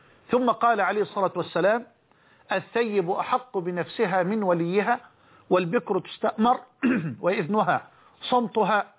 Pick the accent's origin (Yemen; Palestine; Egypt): Egypt; القانون الذي يطبق الآن على الأقل عندنا في مصر